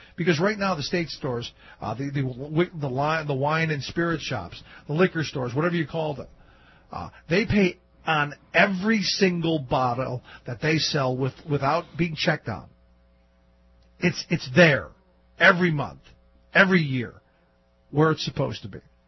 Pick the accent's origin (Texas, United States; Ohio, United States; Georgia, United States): Ohio, United States; Cleveland; born or raised there